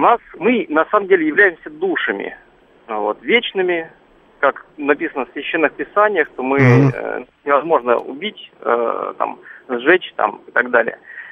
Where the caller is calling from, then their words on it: Moscow, Russia; я из Москвы.